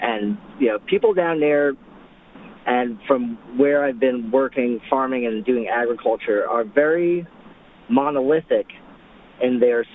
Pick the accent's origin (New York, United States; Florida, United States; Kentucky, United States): New York, United States; now in Maryland, United States; Well, you know, I'm from New York City, but I've been farming in rural Maryland for the past about 4 or 5 months.